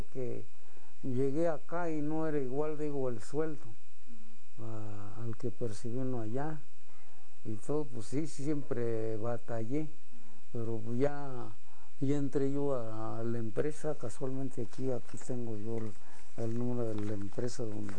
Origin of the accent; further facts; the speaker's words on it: Mexico; moved away; Bueno, le eché de menos simplemente a las comidas. Allá por mi tierra, ¿no? Las comidas que hay y a todos se le echa de menos.